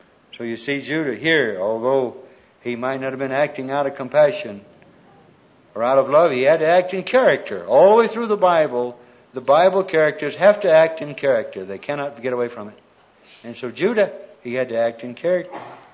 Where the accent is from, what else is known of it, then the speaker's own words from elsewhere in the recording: Dothan, Alabama, United States; I was born and raised in Dothan, Alabama. That's the reason this verse means so much to me.